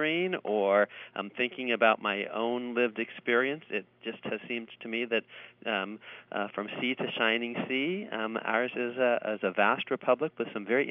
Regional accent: California, United States; moved away as an adult; now in Connecticut, United States; Well, I grew up in California and then came out to Yale in New England to study.

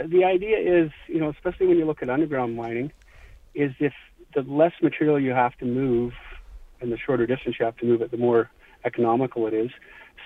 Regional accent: New Brunswick, Canada; One of the things that I did when I grew up in New Brunswick was I worked for McCain Foods at a French fry plant

